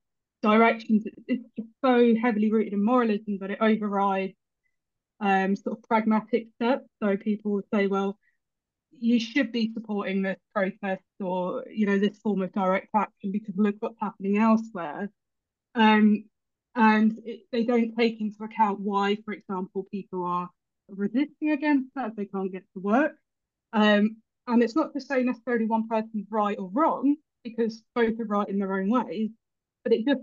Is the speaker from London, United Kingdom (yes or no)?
yes; London, United Kingdom; I'm from Northwest London, we're a bit sweary.